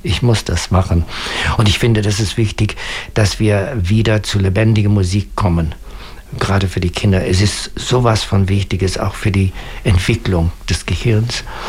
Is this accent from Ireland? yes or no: yes; west of Ireland, Ireland; German is a second language; in den Winterabende in Westen-Irlands, wo ich herkomme